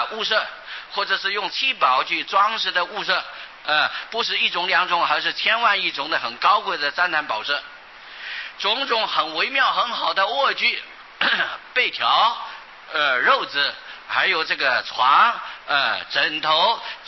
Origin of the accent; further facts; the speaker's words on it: China; 他们不像我们中国人呢、因为都是很冷，冬天冷呢